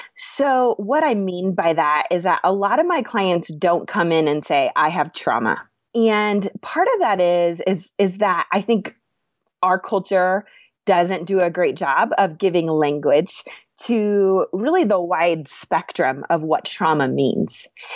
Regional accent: Oregon, United States; now in Colorado, United States; So I'm from Oregon originally, where it was like the northwest corner, super rainy, really gray, which it's beautiful there, but so gray.

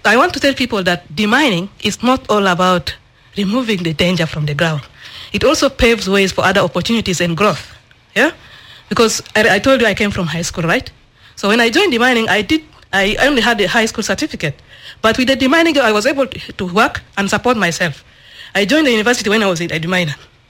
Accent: Yei, Central Equatoria, South Sudan; Growing up from the refugee camp, I was always passionate to serve my community. So when I returned to my hometown, which is Yei

